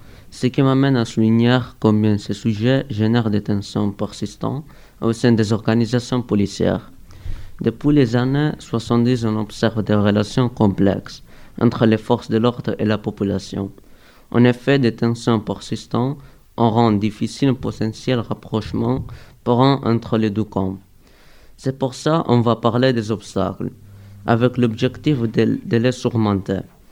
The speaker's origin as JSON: {"language": "French", "country": "Italy", "said": "j'ai 16 ans et je viens d'Italie."}